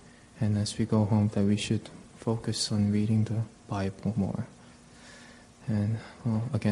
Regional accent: South Korea; and I'm from South Korea.

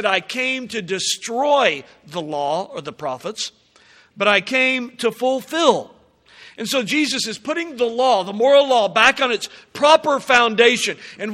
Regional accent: Del City, Oklahoma, United States; It's sort of like growing up in Del City. In my neighborhood, if somebody says, "Is that really the truth?"

